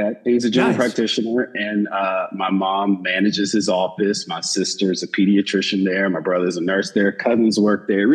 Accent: Tuscaloosa, Alabama, United States; I grew up in Tuscaloosa, Alabama.

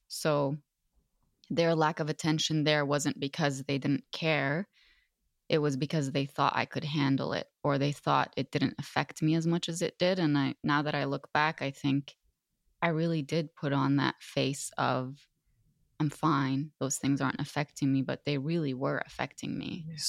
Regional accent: Lebanon; first language Arabic; English is a second language; now in Canada; So I'm the only one in my family who was born and raised in Lebanon.

